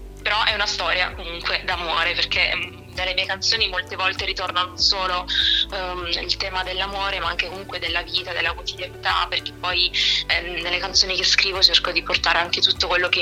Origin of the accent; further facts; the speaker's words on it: Altamura, Apulia, Italy; now in Milan, Italy; io sono di Altamura in provincia di Bari, quindi sono super pugliese, così come già anticipato, solo che ormai vivo a Milano da 3 anni